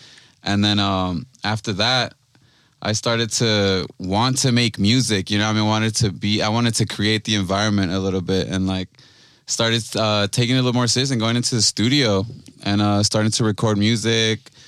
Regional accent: Los Angeles, California, United States; So, I mean, I'm from East LA, and then... in my environment, there's a lot of like punk rockers and gangbangers, and we merge a lot.

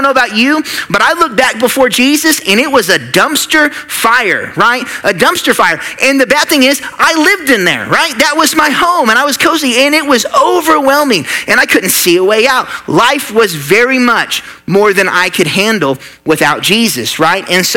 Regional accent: Oklahoma, United States; But growing up in the Midwest, in Oklahoma, with a little bit of a redneck family, right?

